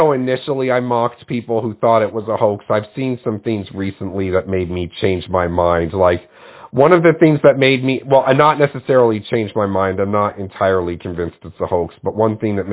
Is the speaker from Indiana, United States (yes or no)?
yes; Indiana, United States; I'm from Indiana. I live northeast.